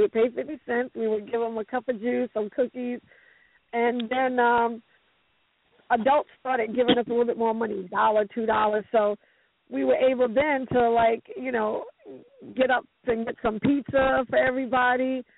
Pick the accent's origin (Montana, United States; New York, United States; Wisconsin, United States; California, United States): New York, United States; Brooklyn; now in Virginia, United States; Yes, I was born and raised in Brooklyn, a proud Brooklyn girl, Prospect Place, Classen and Grand. I've always loved where I came from.